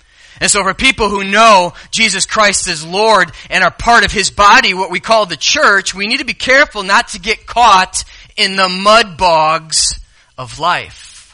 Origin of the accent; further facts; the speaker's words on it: Chicago, Illinois, United States; I grew up in Chicago area, and Indy was the race car.